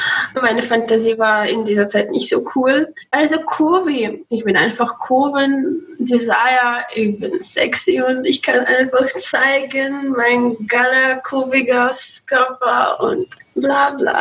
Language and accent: German; Russia; German is a second language; Ich komme aus Russland, aber manche denken, dass ich bin aus Österreich oder so.